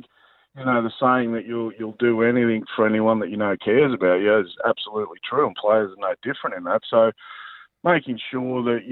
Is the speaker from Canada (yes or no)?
no; Batemans Bay, New South Wales, Australia; No, I grew up on the South Coast in Batemans Bay.